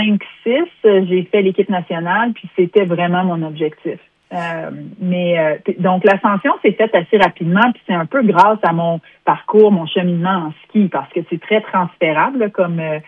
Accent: Quebec, Canada; j'ai grandi dans la région, j'ai grandi au Mont-Sainte-Marie

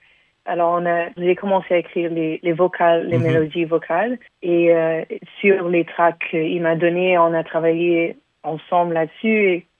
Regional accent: Montreal, Quebec, Canada; born there; Ben oui, moi je suis née à Montréal

